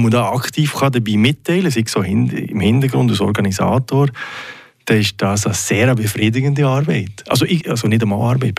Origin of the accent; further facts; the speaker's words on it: Fribourg, Switzerland; Also als Freiburger kommt man vorhin nicht darum